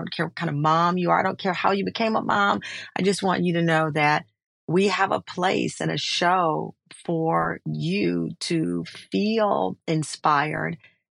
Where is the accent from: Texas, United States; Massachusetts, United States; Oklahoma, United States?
Texas, United States; I grew up in Texas. I went to a Catholic school that was around the corner, and I turned out just fine, right?